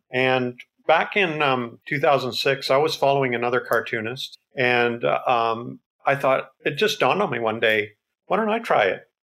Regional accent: Canada; I'm Canadian. We're living in Canada.

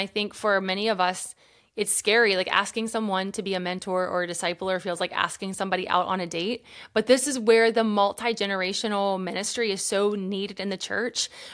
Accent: Kentucky, United States; I have a pastor here in my hometown of Kentucky.

